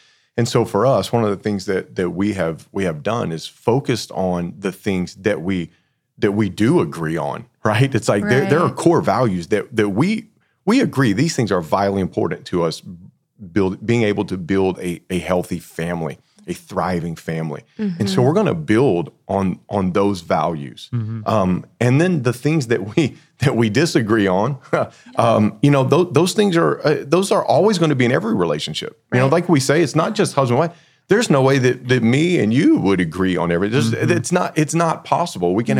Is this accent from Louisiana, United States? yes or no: yes; Louisiana, United States; I'm from Louisiana, right?